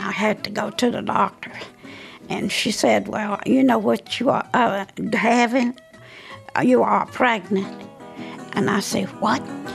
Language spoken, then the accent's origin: English; Lynchburg, Virginia, United States; I'm from Lynchburg all my life.